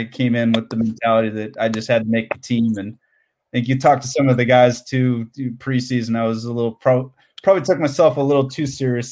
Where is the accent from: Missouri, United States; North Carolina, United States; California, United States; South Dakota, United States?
California, United States; I'm a big A's guy.